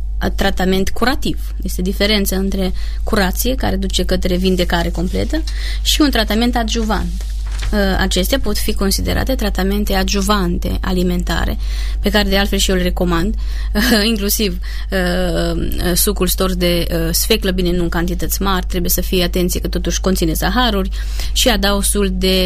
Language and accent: Romanian; Transylvania, Romania; Cred că aici, poate că eu sunt și ardeleancă și din cauza asta subliniez importanța utilizării grăsimilor de calitate.